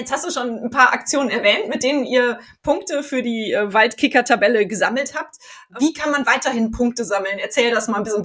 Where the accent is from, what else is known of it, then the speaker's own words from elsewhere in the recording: Cologne, North Rhine-Westphalia, Germany; Das hat mich natürlich total begeistert als Kölnerin